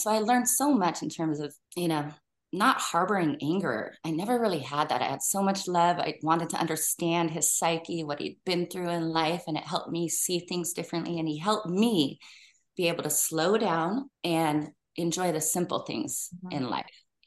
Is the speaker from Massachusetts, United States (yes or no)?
no; Seattle, Washington, United States; moved away as an adult; now in North Carolina, United States; because we left Seattle, my home state of Washington, to create a new life in North Carolina.